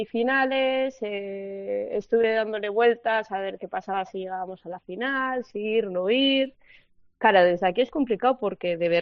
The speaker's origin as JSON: {"language": "Spanish", "town": "Bilbao", "region": "Basque Country", "country": "Spain", "lives_now": "Germany", "said": "Cuando me preguntan de dónde soy, digo País Vasco, muchos me miran como, no sé de qué me estás hablando, y digo, Bilbao"}